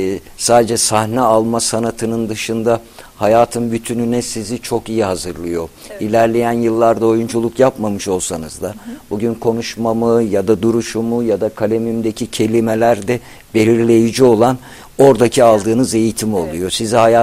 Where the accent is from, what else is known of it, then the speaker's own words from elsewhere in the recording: Black Sea Region, Turkey; also born or lived in Kayseri; Çerkez damarı, işte Karadeniz'de yetişip Laz damarı, Kayserliyim falan böyle damarlar birleşince